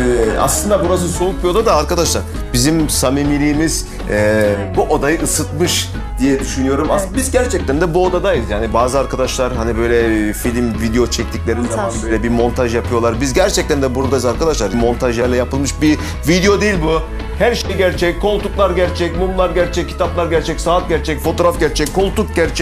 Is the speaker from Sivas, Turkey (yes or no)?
yes; Sivas, Turkey; Ben de Sivaslıyım bu arada.